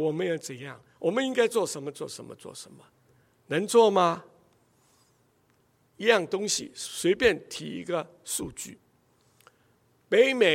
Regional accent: China; 我们中国人在这件事上犯了多少血的错误

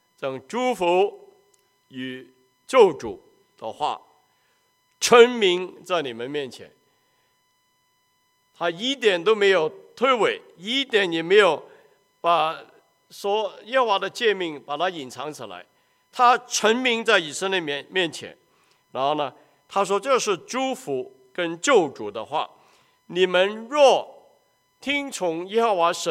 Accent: China; 所以犹太人他们见面所用的 shalom 这个字跟我们中国人的福字意思一样的

